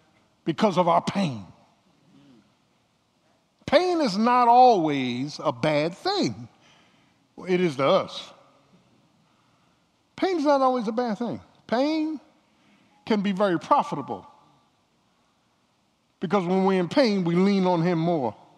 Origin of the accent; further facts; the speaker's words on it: Philadelphia, Pennsylvania, United States; Now, I'm from Philly. I go down south.